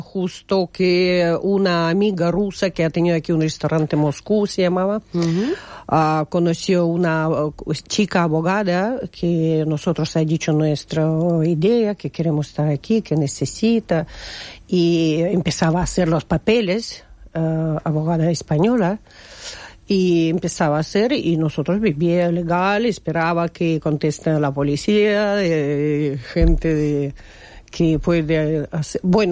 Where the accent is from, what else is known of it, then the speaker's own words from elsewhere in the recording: Kazakhstan; Spanish is a second language; moved away as an adult; also born or lived in Tolyatti, Russia; now in Spain; Bueno, soy de Kazajstán, he nacido en Kazajstán y viví 25 años en Kazajstán. Luego he cambiado de sitio y viví en ciudad se llama Toliati